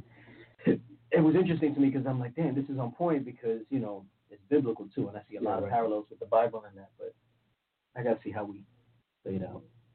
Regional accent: South Bronx, New York, United States; I know personally from growing up in the South Bronx

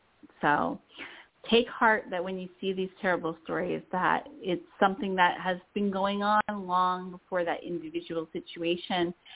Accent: Tennessee, United States; I'm actually from Tennessee.

